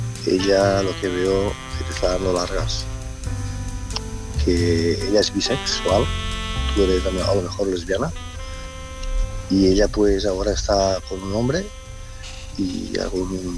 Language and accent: Spanish; Tarragona, Catalonia, Spain; de Tarragona.